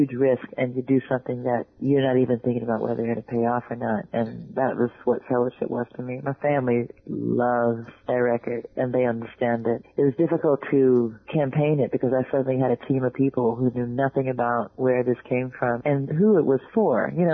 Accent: Georgia, United States; I'm from Georgia and Pentecostal background

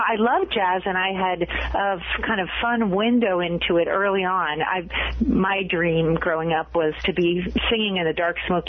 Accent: Midwest, United States; But I grew up in the Midwest, and so my Midwestern nice gene kind of got in the way of his grumpy gene

